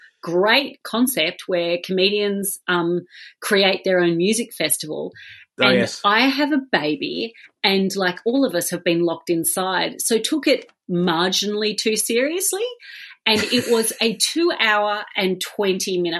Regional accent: Australia; Being Australian, we take culture from both of those and indigenous culture.

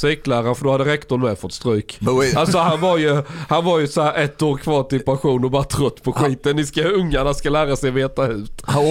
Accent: Osby, Skåne, Sweden; Nej, jag växte upp i Osby.

